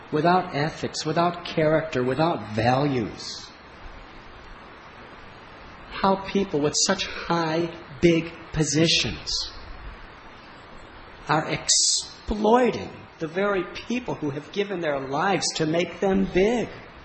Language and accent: English; United States; I grew up in America during the civil rights movement.